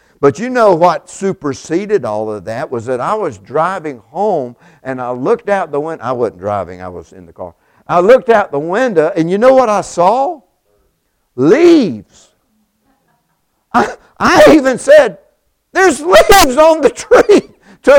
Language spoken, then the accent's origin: English; Quitman, Georgia, United States; And I was raised in Quitman, Georgia. In Quitman, you've got gas stations and a grocery store. That's pretty much it back then.